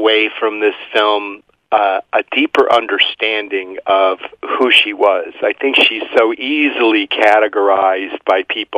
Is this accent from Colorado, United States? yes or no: no; Cleveland, Ohio, United States; I grew up in Cleveland, Ohio. You know, we know how to laugh at ourselves, if nothing else.